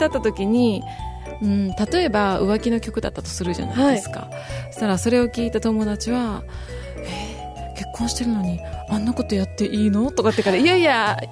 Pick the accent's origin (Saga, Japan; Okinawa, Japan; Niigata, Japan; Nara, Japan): Saga, Japan; Imari; born there; 生まれは佐賀県の伊万里市です、